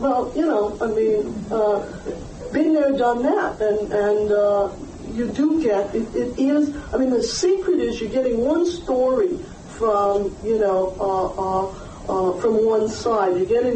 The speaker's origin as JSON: {"language": "English", "country": "Canada", "said": "the joke about, as a Canadian, we used to say"}